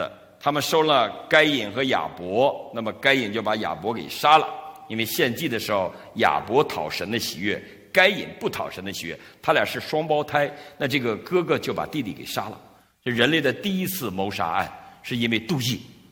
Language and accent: Chinese; China; 所以你看我们中国人特别重视吃喝啊，特别重视吃喝。